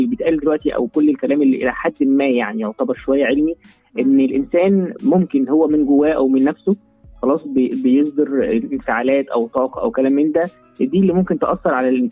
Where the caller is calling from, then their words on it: Cairo, Cairo Governorate, Egypt; من القاهره.